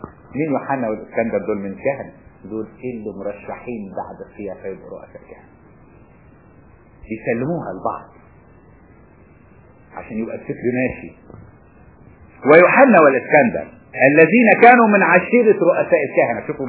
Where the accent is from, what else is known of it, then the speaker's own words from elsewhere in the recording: Egypt; بيسمى عندنا في مصر مجلس الشعب